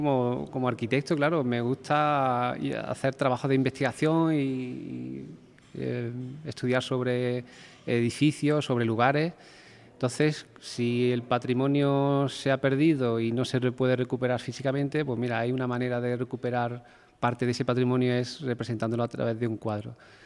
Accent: Lucena, Andalusia, Spain; Lucena, ¿no? Al sitio donde yo nací y donde vivo.

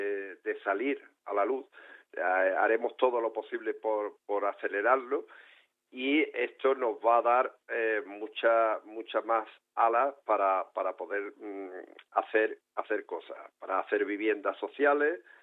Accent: Carratraca, Andalusia, Spain; yo soy una persona nacida en Carratraca. Me importa todo lo que mi pueblo, todo lo que en mi pueblo ocurra

